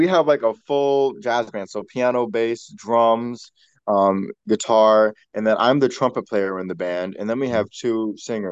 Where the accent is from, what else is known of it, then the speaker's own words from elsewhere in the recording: Miami, Florida, United States; So I am from Miami, Florida, and that's where I first started playing music.